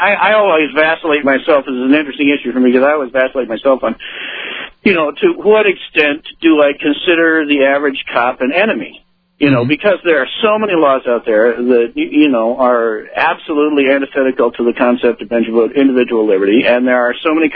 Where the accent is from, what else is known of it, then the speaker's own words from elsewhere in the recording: South Dakota, United States; I'm from South Dakota, man. You know, the speed limit is more a speed suggestion around here.